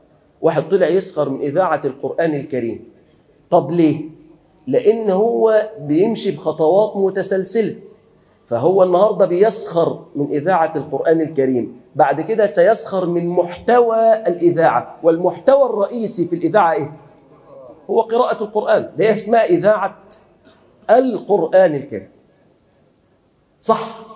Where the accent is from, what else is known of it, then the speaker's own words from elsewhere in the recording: Upper Egypt, Egypt; زي عندنا في الصعيد كده اللي هي فكره الثأر